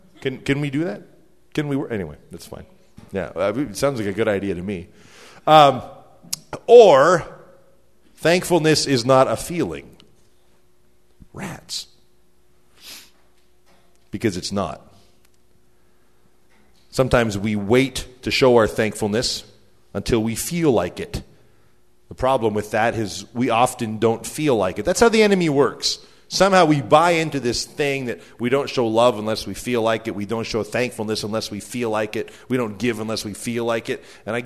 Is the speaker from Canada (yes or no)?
yes; Canada; It's kind of fun being a Canadian in an American family because it gives us an excuse to celebrate a lot of things twice.